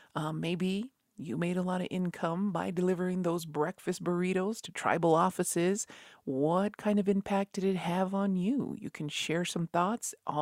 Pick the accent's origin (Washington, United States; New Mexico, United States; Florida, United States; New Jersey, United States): New Mexico, United States; Isleta Pueblo; from Isleta Pueblo